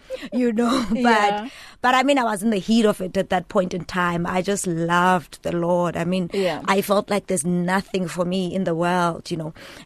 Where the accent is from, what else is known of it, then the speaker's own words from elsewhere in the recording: Mount Frere, Eastern Cape, South Africa; now in Johannesburg, South Africa; after we moved from Ekhaya Mount Frere, we went to stay in Cape Town for some time. So that's where I did my high school and then I did my tertiary there. Then when I started working, I moved to Joburg.